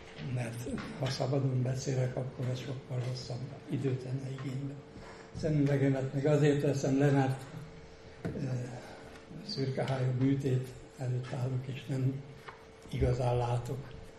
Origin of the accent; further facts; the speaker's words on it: Lovászpatona, Győr-Moson-Sopron, Hungary; a helytörténetnek, ami elsősorban lovászpatonához kötődik, ott nőttem fel, sőt, talán 300 éve ott él a familiám.